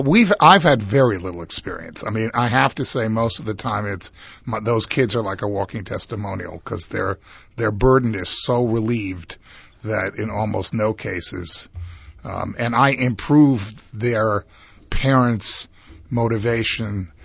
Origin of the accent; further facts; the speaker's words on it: Israel; I grew up with him in Israel.